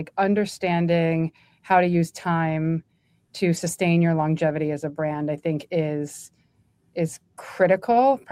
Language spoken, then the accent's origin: English; New York, United States; growing up near New York City, the heart of fashion and brands, it's just been a passion of mine over time.